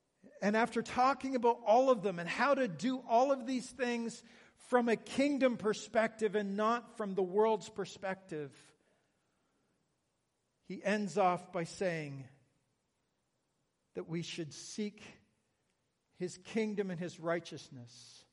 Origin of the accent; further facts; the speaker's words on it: Canada; accent: Canadian; Like, I didn't know I had a Canadian accent until somebody said, oh, I think your Canadian accent is so cute, right?